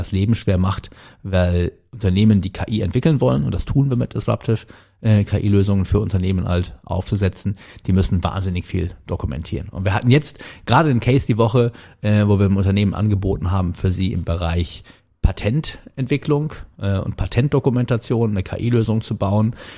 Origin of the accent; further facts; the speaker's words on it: Cologne, North Rhine-Westphalia, Germany; born there; Ich bin oder? Ja gebürtiger Kölner